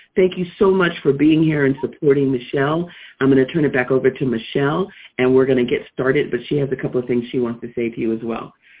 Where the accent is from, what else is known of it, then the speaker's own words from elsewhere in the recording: Las Vegas, Nevada, United States; I am hailing from Las Vegas, Nevada.